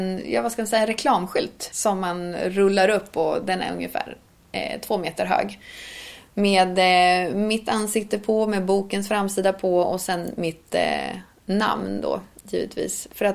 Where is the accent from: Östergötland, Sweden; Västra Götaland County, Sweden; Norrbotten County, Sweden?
Östergötland, Sweden; accent: Östergötland dialect; Men när jag pratar med min mamma och pappa i telefon, då kommer östgötskan in ganska rejält.